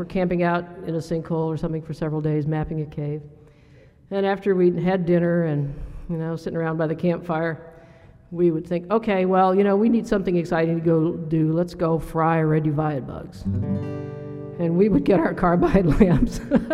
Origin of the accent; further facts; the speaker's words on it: Missouri, United States; We grew up together in Missouri and both started caving in Missouri.